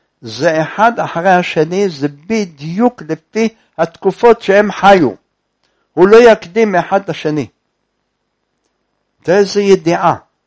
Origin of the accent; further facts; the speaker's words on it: Jerusalem, Jerusalem District, Israel; born there; כי נולדתי אחרי 5 בנות ושתי הפלות. אז הייתה שמחה, רעש גדול, היה בירושלים